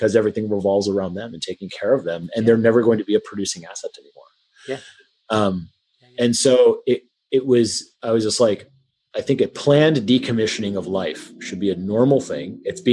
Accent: Houston, Texas, United States; born there; I wasn't born there. I was born in Houston, but we went there all the time.

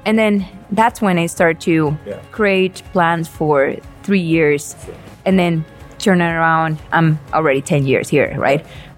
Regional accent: Venezuela; English is a second language; now in Calgary, Canada; I'm the co-owner and managing director of Regrub. I came here in 2014 from Venezuela

